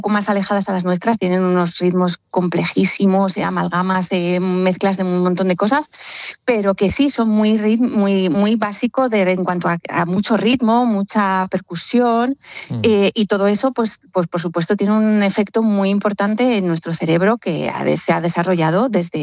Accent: Valladolid, Castile and León, Spain; Yo que soy de Valladolid

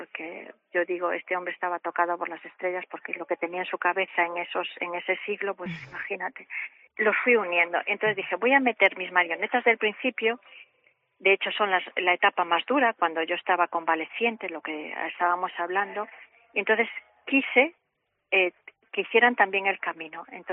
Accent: Millarós, Galicia, Spain; born there; yo nací en Millarous, en un pueblo de Obarco, y yo recordaba las fiestas, pues los gaiteros, las pandereteiras, la pulpeira.

